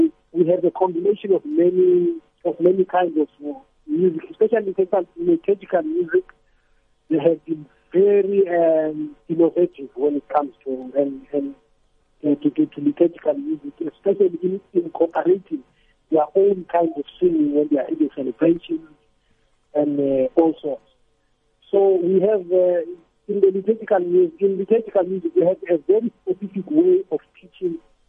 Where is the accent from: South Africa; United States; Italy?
South Africa; But they have old music, and sometimes I feel like as a South African, what are they playing for who?